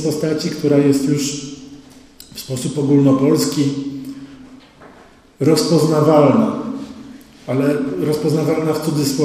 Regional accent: Masovian Voivodeship, Poland; born there; moja rodzina jest z Wileńszczyzny, ja się urodziłem na Mazowszu, gdzie po wojnie osiedlił się mój ojciec.

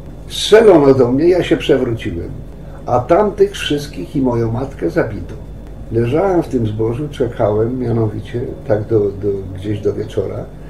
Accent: Zamość, Lublin Voivodeship, Poland; born there; ja się urodziłem w Zamościu, w ładnym, ciekawym miasteczku, które zresztą mało pamiętam. Za parę miesięcy będę miał 75 lat.

